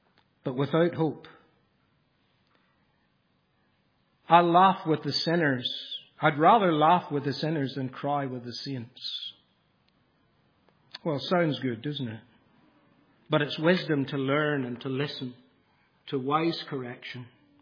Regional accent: Ireland; Growing up in Ireland, we were surrounded. Every hedge was thick black thorns.

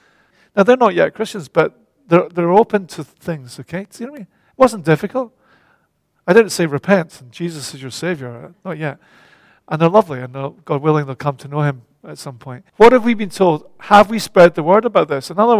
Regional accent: Scotland, United Kingdom; now in Australia; I'm a Scot, born of a certain family. And here I am in Australia.

